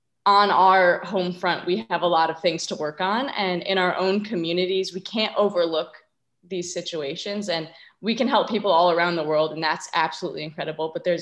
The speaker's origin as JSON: {"language": "English", "region": "Michigan", "country": "United States", "tie": "born or raised there", "said": "So I grew up in Michigan, and Michigan's a very nature oriented state, I guess you could say, surrounded by the Great Lakes."}